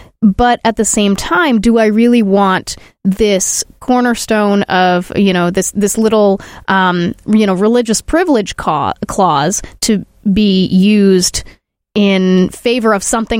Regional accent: New England, United States; I grew up in New England, you had sort of that second regrowth of forest

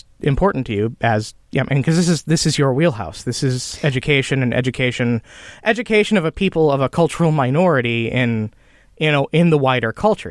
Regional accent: Midwest, United States; All right, so I'm probably going to get this wrong on both counts because I am unremittingly from the Midwest.

